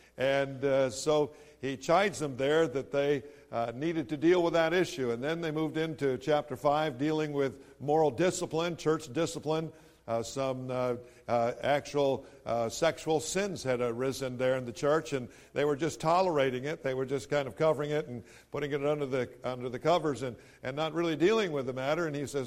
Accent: California, United States; I was born and raised in California.

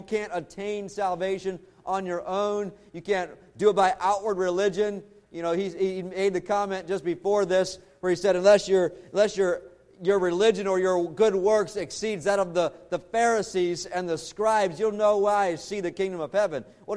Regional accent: Maryland, United States; As many of you are aware, I was raised in Maryland, and so as far as for Major League Baseball, the Orioles, Baltimore Orioles, became my team.

